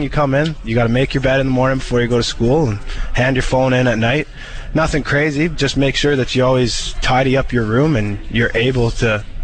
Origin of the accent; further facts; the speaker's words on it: Vibank, Saskatchewan, Canada; When I was younger, I grew up in Vibank, Saskatchewan, so there's not a lot you could do there.